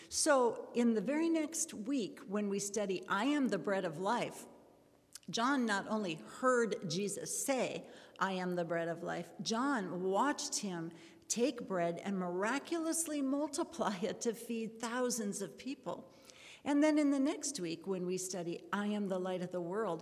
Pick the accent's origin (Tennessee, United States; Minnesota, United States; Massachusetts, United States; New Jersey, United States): Minnesota, United States; I am originally from Minnesota.